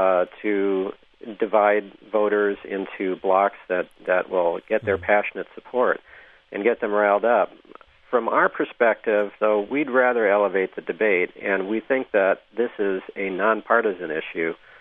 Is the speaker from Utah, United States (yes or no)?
no; Minnesota, United States; You know, there's a guy here in my home state of Minnesota named E.W. Davis